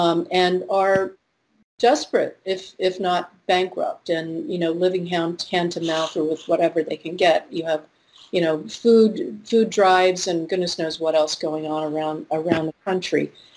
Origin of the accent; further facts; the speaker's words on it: Connecticut, United States; from my home state, Representative DeLauro